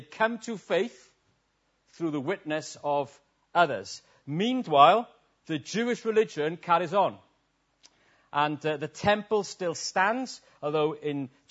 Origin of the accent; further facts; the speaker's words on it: Wales, United Kingdom; I'm a Welshman, and Welshmen think we should preach in suits and shirts and ties